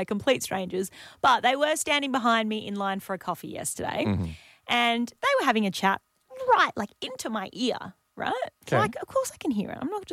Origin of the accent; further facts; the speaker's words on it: Perth, Western Australia, Australia; moved away as an adult; now in Sunshine Coast, Australia; So I grew up in Perth, lived there till I was 26, I think. Now, I don't know if I'd call myself a Perth local because I haven't lived there for 8 years.